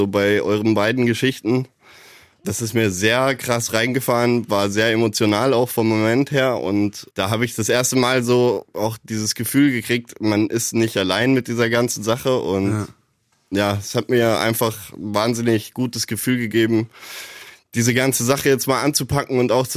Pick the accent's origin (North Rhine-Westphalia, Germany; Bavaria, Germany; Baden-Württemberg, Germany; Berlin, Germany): Bavaria, Germany; now in Munich, Germany; kleines Dorf. Wasserburg ist die Stadt. Also es war ein Dorf im Kreis Wasserburg quasi, wo ich aufgewachsen bin. Ist in der Nähe von München. Also ich wohne jetzt aktuell in München.